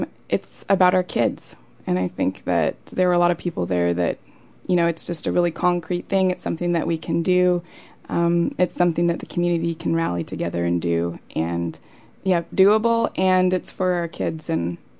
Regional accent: Soldotna, Alaska, United States; I'm originally from Soldotna, Alaska

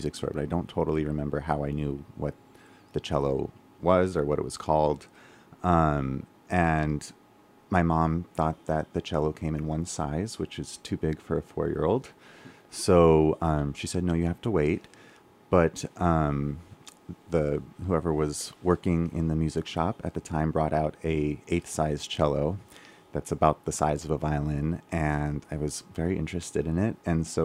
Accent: Oregon, United States; So I I grew up in Oregon

